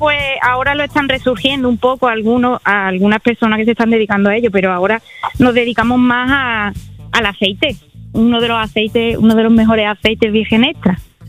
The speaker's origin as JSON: {"language": "Spanish", "town": "Setenil de las Bodegas", "region": "Andalusia", "country": "Spain", "tie": "born or raised there", "said": "Pues mi pueblo es Setenil de las Bodegas."}